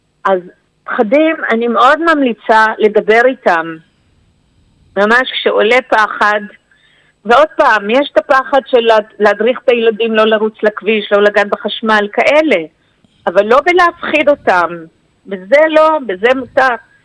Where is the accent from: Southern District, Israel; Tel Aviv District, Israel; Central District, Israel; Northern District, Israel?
Northern District, Israel; אני גדלתי פה בגליל העליון, ניצה ברית